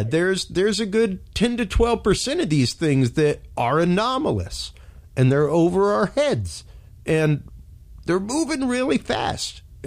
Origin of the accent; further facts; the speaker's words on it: Houston, Texas, United States; also born or lived in Crosby, Texas; I grew up in Crosby, Texas. I spent the first 4 years of my life there. Before I moved west, to the west side of Houston.